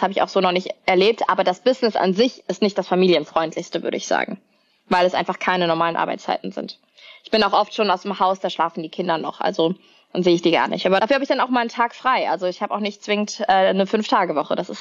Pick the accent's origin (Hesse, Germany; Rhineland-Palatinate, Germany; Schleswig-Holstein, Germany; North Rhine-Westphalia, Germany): North Rhine-Westphalia, Germany; Cologne; ich bin Kölnerin